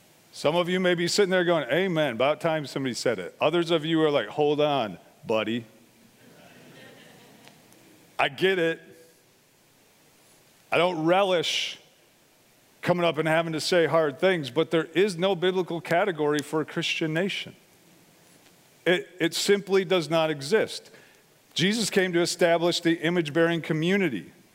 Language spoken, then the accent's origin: English; United States; I love living here. I love being an American. I love the freedoms that we have.